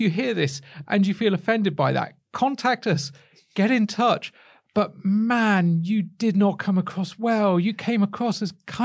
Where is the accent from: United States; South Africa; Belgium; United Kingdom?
United Kingdom; West Midlands; I have a weird kind of accent that doesn't belie the fact that I come from the West Midlands.